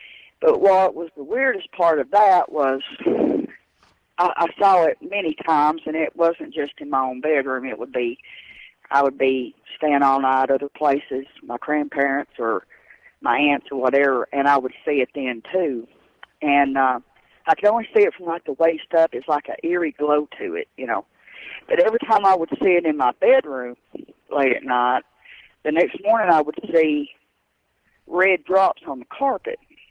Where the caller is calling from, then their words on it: El Paso, Texas, United States; I'm calling from El Paso, Texas.